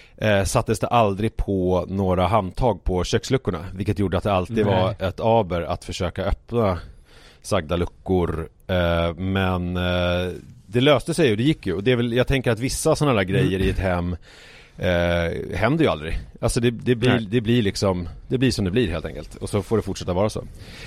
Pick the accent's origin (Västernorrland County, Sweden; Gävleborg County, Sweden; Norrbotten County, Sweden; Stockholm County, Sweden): Stockholm County, Sweden; Haninge; inför villan som jag växte upp i Haninge